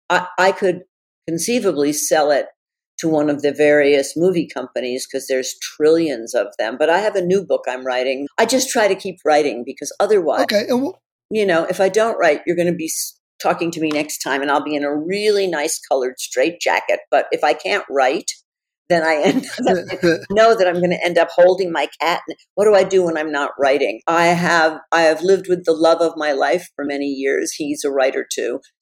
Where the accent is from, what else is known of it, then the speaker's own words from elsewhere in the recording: New York City, New York, United States; I am from New York City. I know what to be afraid